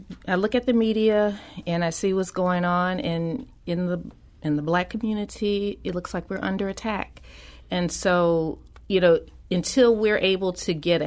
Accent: St. Louis, Missouri, United States; well, I'm from St. Louis, and, my father used to work for the St. Louis City Police Department.

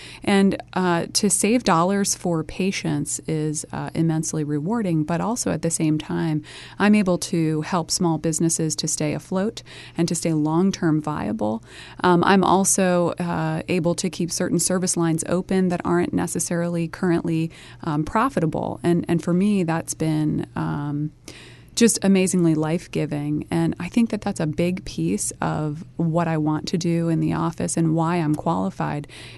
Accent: United States; I grew up in Sussex County after fraudulent activity resulted in the loss of my family home and all of our possessions as a child. And we moved to Sussex to rebuild.

